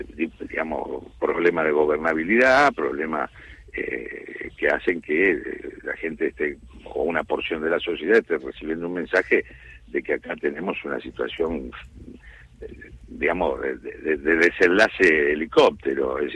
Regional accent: J.B. Molina, Santa Fe, Argentina; now in Rosario, Argentina; Mi pueblo es J.B. Molina, sur de Santa Fe, departamento de Constitución. Y actualmente estoy residiendo en Rosario

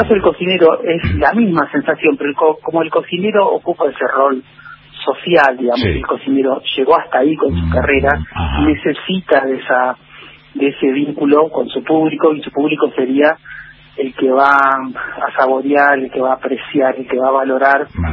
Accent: Buenos Aires, Argentina; born or raised there; also born or lived in Chile; now in Bariloche, Argentina

